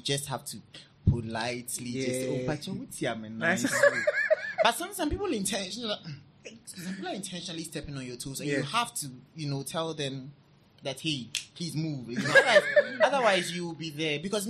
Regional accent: Ghana; I'm the only black individual and I'm from Africa. And sometimes, one time I heard somebody saying that, somebody overheard somebody saying that, oh, he doesn't know anything, obviously, because he's from Ghana.

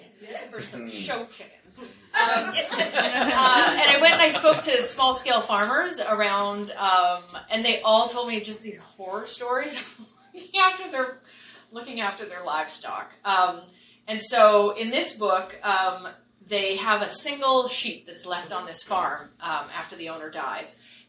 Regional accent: Smithers, British Columbia, Canada; So I grew up in Smithers

